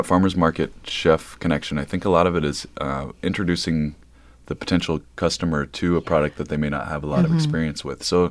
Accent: Montreal, Quebec, Canada; born there; My dad is from Montreal. I was born in Montreal. I'm fourth generation Quebecois

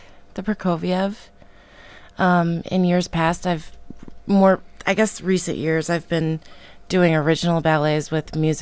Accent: Ann Arbor, Michigan, United States; Well, I'm from Michigan. I grew up in the Ann Arbor area.

